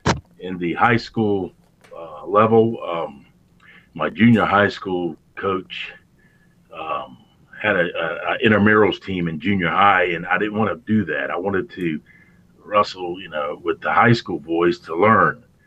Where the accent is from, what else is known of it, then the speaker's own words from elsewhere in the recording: Virginia, United States; Yeah. Yeah, I grew up in Virginia.